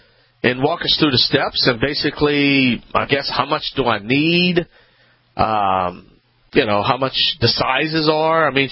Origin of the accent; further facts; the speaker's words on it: Louisiana, United States; I'm a Cajun contractor … a fully licensed, tested contractor